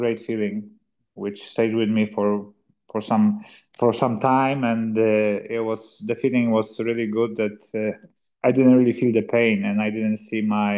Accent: Poland; English is a second language; now in Italy; I'm originally from Poland, but in Sicily, definitely the weather is better.

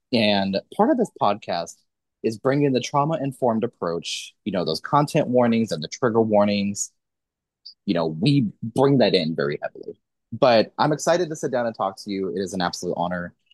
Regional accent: Missouri, United States; So I grew up in Missouri, where it is very heavy abstinence only.

